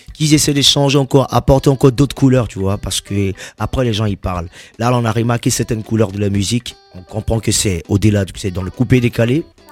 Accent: Bordeaux, Nouvelle-Aquitaine, France; Voilà, moi je suis de Bordeaux

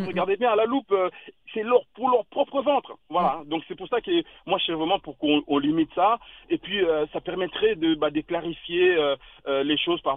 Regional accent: DR Congo; Moi, je suis originaire du Congo. En RDC, on a au moins 600 partis politiques.

